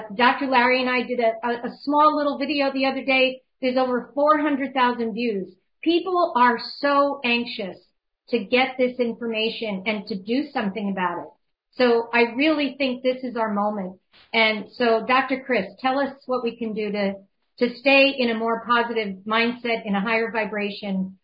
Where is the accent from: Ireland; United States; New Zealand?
Ireland; I mean, I'm Irish, 100% Irish.